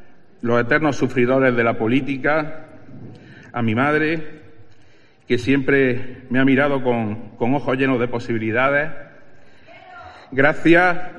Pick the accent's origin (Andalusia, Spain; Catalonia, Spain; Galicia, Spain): Andalusia, Spain; Almuñécar; tengo un sueño llamado Almuñécar y la Herradura, y que no es otro que ver crecer mi pueblo